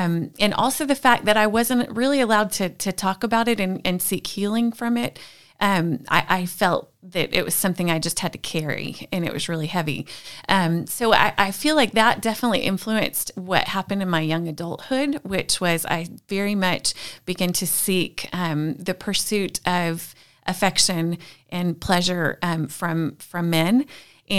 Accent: Edmond, Oklahoma, United States; Well, I'm from Edmond, Oklahoma, so a little suburb outside of Oklahoma City. And I grew up in the church, had a dad that was a deacon, mom that was in the choir

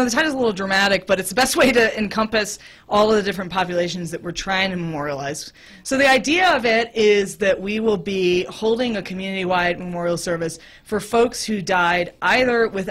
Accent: San Antonio, Texas, United States; but I grew up in San Antonio, and so when I was in college, I would go to this type of event in San Antonio.

